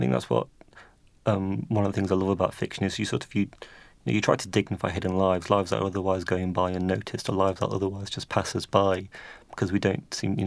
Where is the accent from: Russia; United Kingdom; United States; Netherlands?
United Kingdom; born there; I was born in England